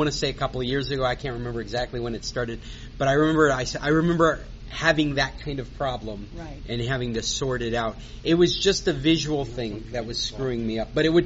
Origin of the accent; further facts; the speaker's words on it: Alaska, United States; Well, I'm from Alaska, and he was asking if there would be an advantage to trying to buy things from Amazon Canada.